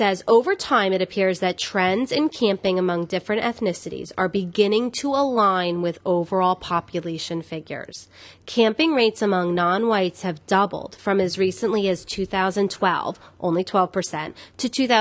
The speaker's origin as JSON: {"language": "English", "region": "New Jersey", "country": "United States", "said": "Like why when especially we come from a very diverse area. We're from New Jersey."}